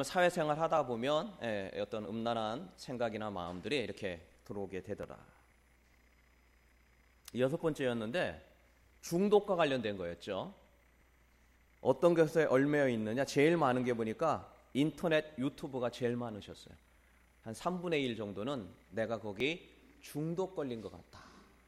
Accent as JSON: {"language": "Korean", "region": "Chungcheong", "country": "South Korea", "said": "제가 충청도 사람이라 웬만하면 화안 내거든요."}